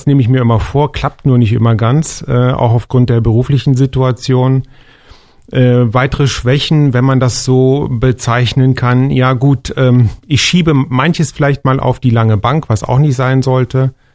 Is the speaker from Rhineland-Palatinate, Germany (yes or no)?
no; Aderstedt, Saxony-Anhalt, Germany; also born or lived in Halberstadt; Ich bin 1973 geboren in Halberstadt und aufgewachsen im Hühl im Ortsteil Aderstedt.